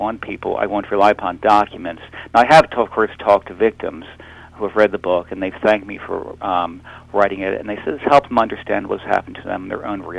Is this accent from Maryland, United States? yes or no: yes; Baltimore, Maryland, United States; Yeah, I was raised here in Baltimore, yes.